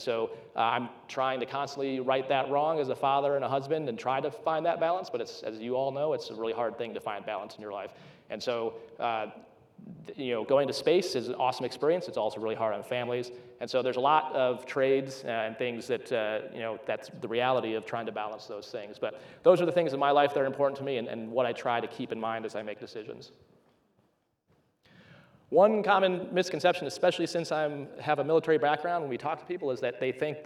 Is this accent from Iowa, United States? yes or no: yes; Cedar Falls, Iowa, United States; So me growing up in Cedar Falls, I had the unique experience of having a university in the town